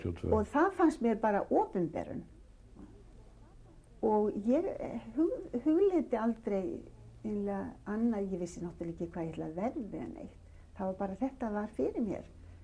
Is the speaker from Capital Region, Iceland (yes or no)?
yes; Reykjavík, Capital Region, Iceland; ég elst einlega upp í Grjótaþorpinu. Í Þingholtanum, reyndar í Grjótagötu